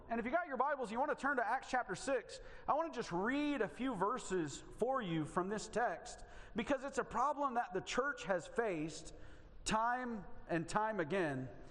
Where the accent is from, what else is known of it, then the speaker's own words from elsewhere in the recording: Alabama, United States; We're raised in the South. I was raised in Alabama, which is a worse version of Georgia, which is a better version of Mississippi.